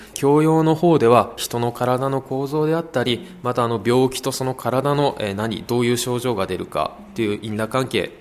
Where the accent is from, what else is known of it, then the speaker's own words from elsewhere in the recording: Fujisawa, Kanagawa, Japan; 私自身藤沢で育った人間ですので